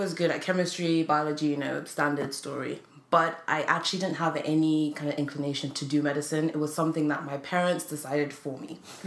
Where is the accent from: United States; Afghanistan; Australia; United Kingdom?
United Kingdom; London; I grew up in London.